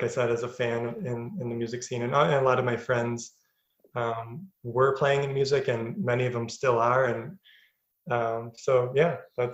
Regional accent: Eau Claire, Wisconsin, United States; And so I grew up in Eau Claire

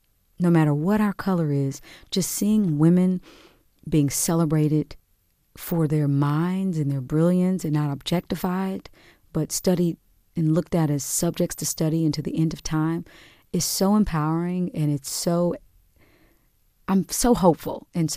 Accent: Kansas City, Kansas, United States; I grew up on 21st in Quindaro. My grandmother had a home there.

